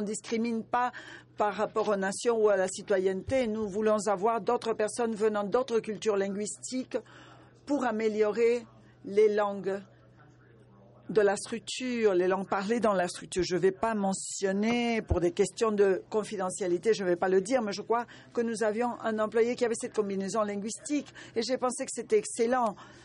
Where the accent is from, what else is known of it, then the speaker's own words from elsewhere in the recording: Argentina; je viens de l'Argentine.